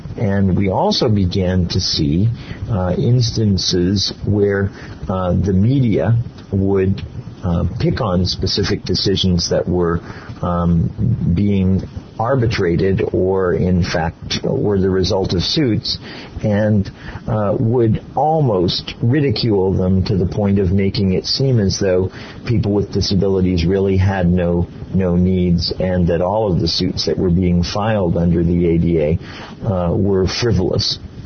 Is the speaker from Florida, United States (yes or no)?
yes; Miami, Florida, United States; from Miami, Florida